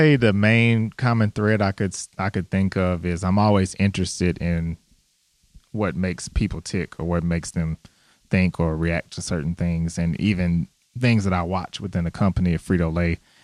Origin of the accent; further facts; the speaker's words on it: Houston, Texas, United States; now in Dallas, United States; I'm actually originally from Houston, and I've been here in Dallas